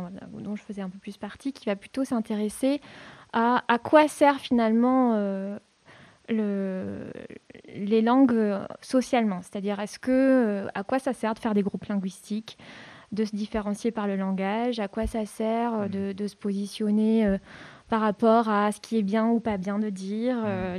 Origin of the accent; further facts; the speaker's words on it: Brittany, France; je suis originaire de Bretagne. J'ai des grands-parents qui vivaient à l'époque... en Centre-Bretagne